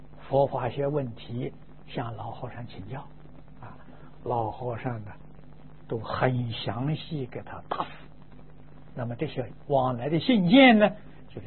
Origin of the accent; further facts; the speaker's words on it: China; 这么长的时间，就是我们中国人所讲的厚积薄发了。